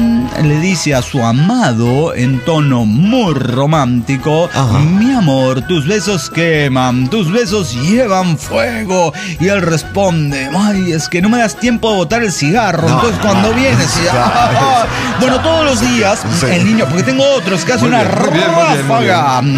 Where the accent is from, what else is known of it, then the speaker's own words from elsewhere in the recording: Paraguay; now in Washington, United States; paraguayo en Washington.